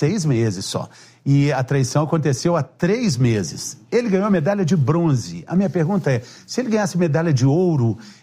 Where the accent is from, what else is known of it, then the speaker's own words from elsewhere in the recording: Elói Mendes, Minas Gerais, Brazil; Mas quando eu era criança pequena lá em Eloy Mendes, eu não mexia no carro do meu pai, não, gente.